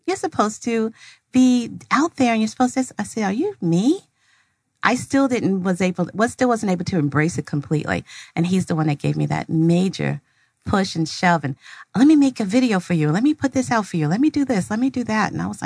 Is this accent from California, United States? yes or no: no; New York City, New York, United States; I went to the High School of Art and Design in New York. I'm a New Yorker, hello.